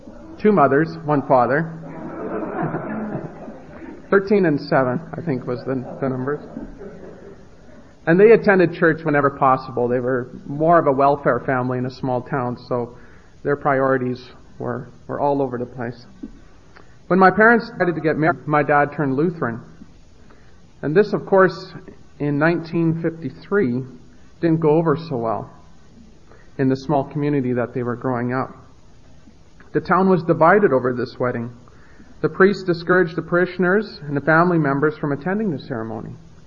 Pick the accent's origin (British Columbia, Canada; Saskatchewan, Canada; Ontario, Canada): Saskatchewan, Canada; Regina; I was the fourth of five children. We all raised in the city of Regina.